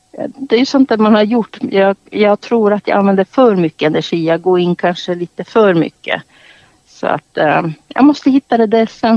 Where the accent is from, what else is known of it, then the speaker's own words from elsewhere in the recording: Gällivare, Norrbotten County, Sweden; also born or lived in Malmberget; Ja, alltså jag är ju född uppe i Gällivare. Och sen bodde jag ju i Malmberget i några år också. Eller började Malmberget, sen Gällivare, sen Malmberget igen.